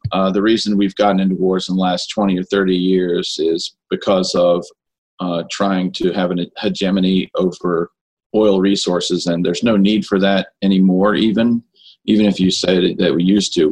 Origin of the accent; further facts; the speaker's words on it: Myrtle Beach, South Carolina, United States; I'm from Myrtle Beach, South Carolina.